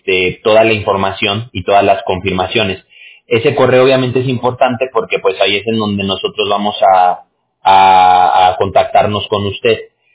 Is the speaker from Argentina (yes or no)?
no; Mexico City, Mexico; Bueno, yo soy de la Ciudad de México. Yo nací allá en la Ciudad de México.